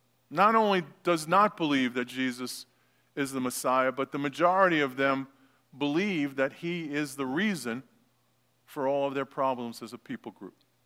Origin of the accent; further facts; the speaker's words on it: Brooklyn, New York, United States; I grew up in Brooklyn, New York, for those of you who didn't hear my story, and grew up in a neighborhood that you were either Jewish or Italian.